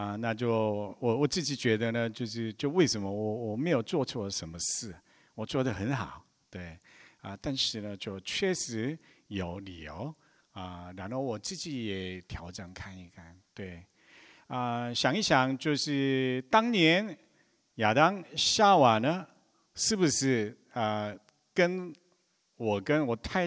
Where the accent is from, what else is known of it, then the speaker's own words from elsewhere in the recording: Taiwan; 对。那么我来自台湾的韩国人，好特别吧？